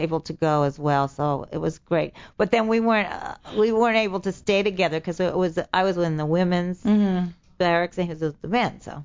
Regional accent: Arcadia, California, United States; I grew up in Arcadia, actually.

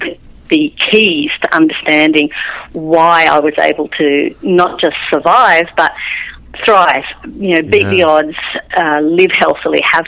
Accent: Braidwood, New South Wales, Australia; I come from a little country town called Braidwood.

